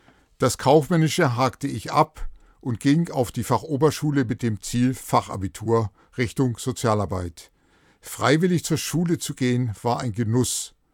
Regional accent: Hamburg, Germany; Den größten Teil meiner Jugend habe ich in Hamburg verbracht

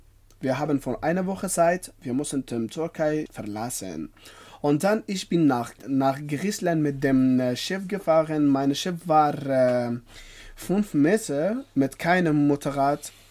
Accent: Afghanistan; German is a second language; now in Germany; ich komme aus Afghanistan. Seit 2 Jahren ich wohne in Deutschland.

